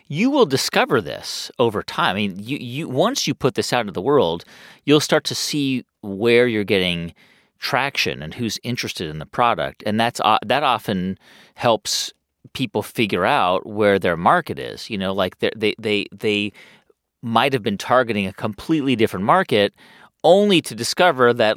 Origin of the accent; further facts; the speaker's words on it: San Fernando Valley, California, United States; But I can hear that sound like on my street where I grew up in the San Fernando Valley.